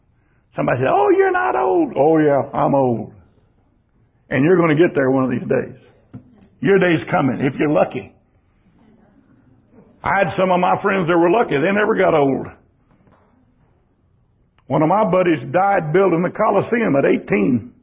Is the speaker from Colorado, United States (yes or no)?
no; Texas, United States; born there; I was born in the Bible Belt of Texas, Bible Belt of the South in the United States, maybe the Bible Belt of the world.